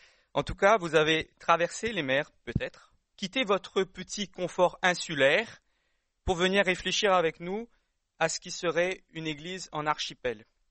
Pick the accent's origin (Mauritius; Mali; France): Mauritius; je ne sais pas si c'est parce que je suis mauricien que j'ai un passeport privilégié pour nous aider à naviguer entre les îles.